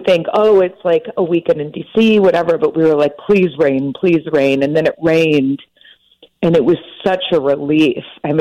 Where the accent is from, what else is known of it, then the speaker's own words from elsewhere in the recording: Chicago, Illinois, United States; I'm from Chicago, you don't wear wellies in this weather